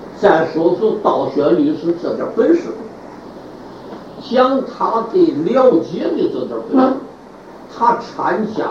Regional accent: China; 因为我们中国人说话爱简单，就叫做南山宗。

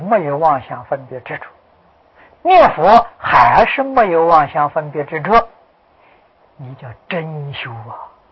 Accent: China; 忉利天王，33天，我们中国人称为玉皇大帝

